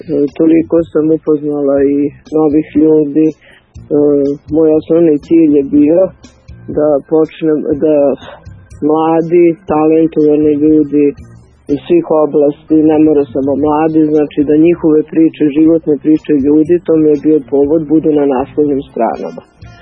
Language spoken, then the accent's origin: Serbian; Sombor, Vojvodina, Serbia; born there; also born or lived in Novi Sad; now in Belgrade, Serbia; ja sam iz Beograda. Mislim, tu živim, udala sam se, inače sam Somborka rodom. I veći deo života sam provela u Novom Sadu, odnosno skoro sad već isto i u Beogradu.